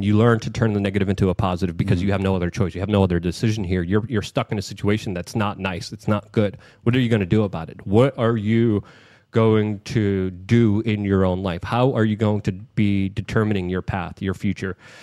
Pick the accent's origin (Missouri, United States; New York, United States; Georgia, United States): New York, United States; New York City; Because like growing up in New York City, you automatically have kind of a distrust of authority of police officers